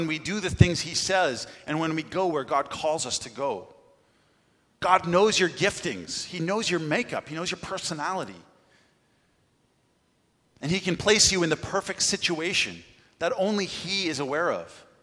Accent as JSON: {"language": "English", "town": "Markdale", "region": "Ontario", "country": "Canada", "tie": "born or raised there", "said": "And I grew up in Markdale."}